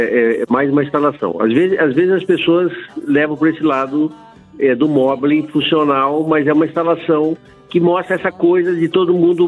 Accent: Rio Grande do Sul, Brazil; é da minha terra.

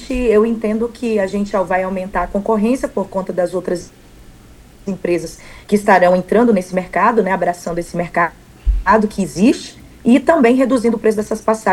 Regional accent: Rondônia, Brazil; Hoje, eu sou do estado de Rondônia, mas não só Rondônia, né, mas todos os estados que são da região norte

